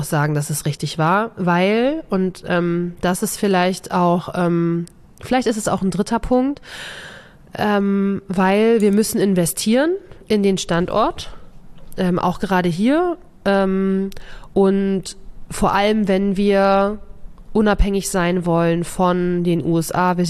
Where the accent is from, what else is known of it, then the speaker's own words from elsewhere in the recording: Schleswig-Holstein, Germany; Ich komme ja ursprünglich aus dem Kreis Steinburg, deswegen weiß ich das, bei Glückstadt